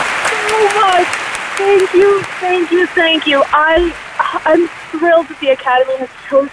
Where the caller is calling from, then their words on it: Toronto, Ontario, Canada; Hi, I'm from Toronto.